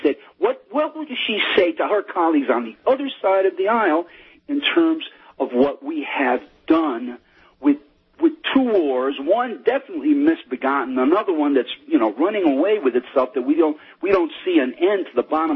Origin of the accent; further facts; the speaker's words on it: New York, United States; As a New Yorker and all, the Yankees won this.